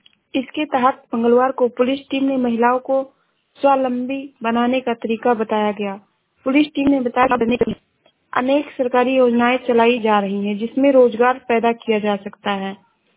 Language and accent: Hindi; Uttar Pradesh, India; मैं जिला श्रावस्ती से हूँ।